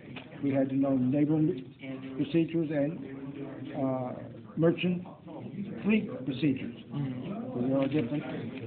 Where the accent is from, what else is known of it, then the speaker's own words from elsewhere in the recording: New York, United States; also born or lived in Brooklyn; I was born in Brooklyn, New York on June 4, 1948.